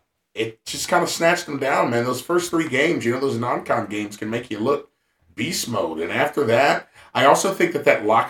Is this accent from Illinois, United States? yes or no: yes; Chicago, Illinois, United States; I'm from Chicago, okay, and I'm not a Bears fan.